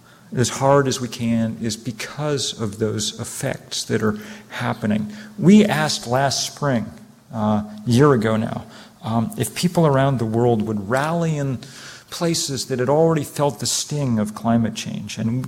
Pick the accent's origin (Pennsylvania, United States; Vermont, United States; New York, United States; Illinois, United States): Vermont, United States; That's my home state of Vermont